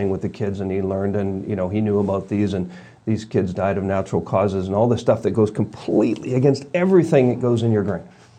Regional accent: Vancouver, British Columbia, Canada; I grew up in Vancouver, you know, part of my life in the Catholic Church

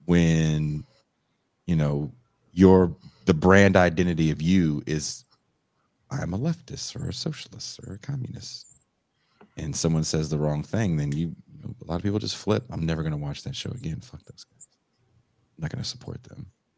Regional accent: California, United States; I'm from the Bay Area, so Steph Curry is a you know, icon in the Bay Area.

